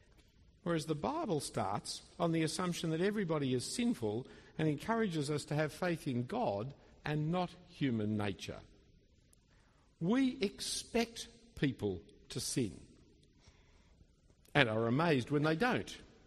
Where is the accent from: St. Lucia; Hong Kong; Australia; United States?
Australia; born there; I was born in Australia. I've never been to Denmark.